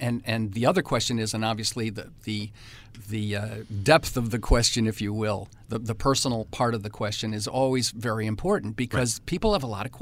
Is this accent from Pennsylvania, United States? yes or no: no; New York, United States; And, you know, I'm very proud of being a New Yorker. I love Long Island.